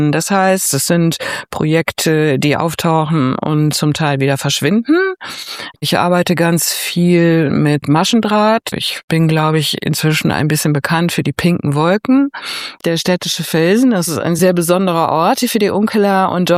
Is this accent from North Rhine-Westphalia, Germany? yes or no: yes; Düsseldorf, North Rhine-Westphalia, Germany; Also ich komme vom Rhein, aber nicht vom Mittelrhein. Meine ganze Familie väterlicherseits ist aus Düsseldorf und wir haben natürlich in Düsseldorf den Rhein inhaliert.